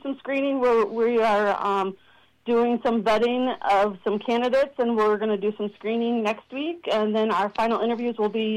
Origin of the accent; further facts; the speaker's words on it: Dallas, Pennsylvania, United States; I'm born and raised in Dallas, graduated from Latimer, the Cal-Dallas School District, lived in Dallas my whole life, and April this year I moved to Clarion area